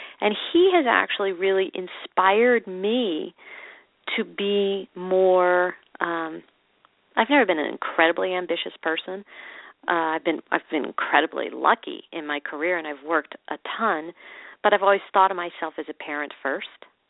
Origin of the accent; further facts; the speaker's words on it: Chicago, Illinois, United States; My parents had absolutely nothing to do with my college applications and I'm from Chicago.